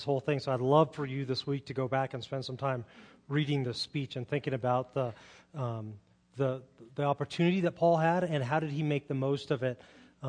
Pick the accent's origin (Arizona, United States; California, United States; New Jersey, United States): California, United States; Carmel; When I grew up in the Monterey Bay area and Carmel, and went to Carmel High and went away to school in Phoenix and then moved back, and I worked in a church for 10 years in Monterey.